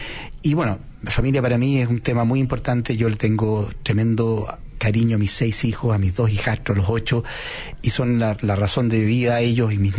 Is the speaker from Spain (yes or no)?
no; Chile; Creo que lo que nos distingue como chilenos.